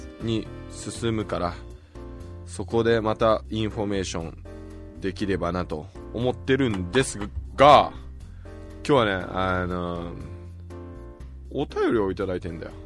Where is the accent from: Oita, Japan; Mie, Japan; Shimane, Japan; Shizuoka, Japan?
Mie, Japan; Komono; 俺小物町出身だから鈴鹿山脈見ると、ああ、いや、俺であの辺の鈴鹿山脈のてか、もう湯の山のふもとで育ったから